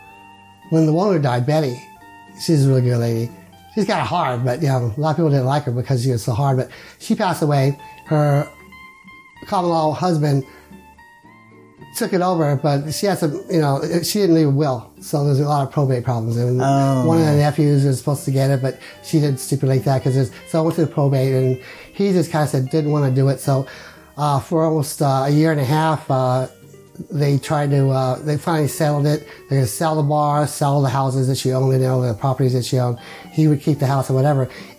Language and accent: English; Delano, California, United States; born there; I was born in Delano, and I knew the area